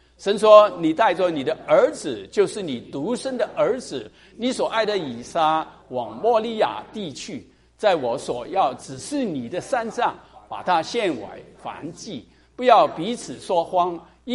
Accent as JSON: {"language": "Chinese", "country": "China", "said": "我们中国人是文化在哪里开始啊？黄河，对不对啊？"}